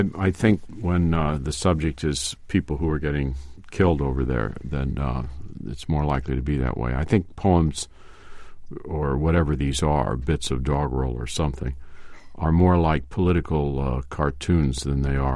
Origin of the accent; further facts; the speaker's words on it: Midwest, United States; It rhymes with tomato, of course, but I'm from the Midwest, and I can't bring myself to say tomato.